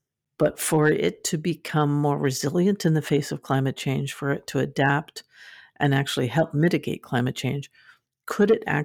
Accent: London, Ontario, Canada; If you're in London, Ontario, you can go for, like I grew up in London, and you can go for a walk.

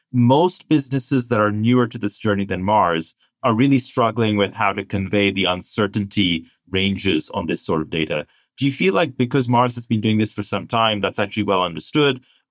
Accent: Pakistan; I'm originally from Pakistan

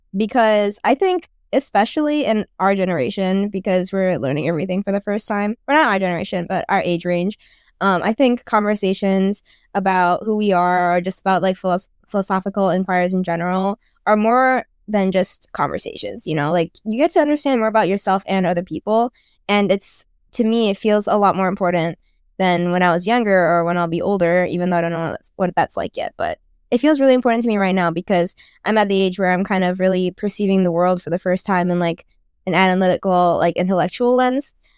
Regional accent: South Korea; now in Connecticut, United States; I'm a 17-year-old rising senior currently based in Connecticut, but I'm originally from South Korea.

